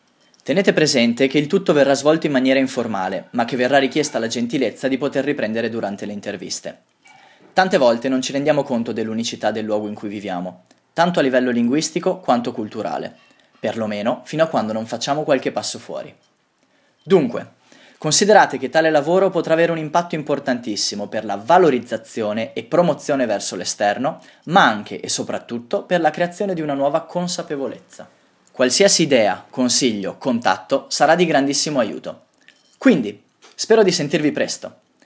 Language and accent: Italian; Agordo, Veneto, Italy; sono di Agordo.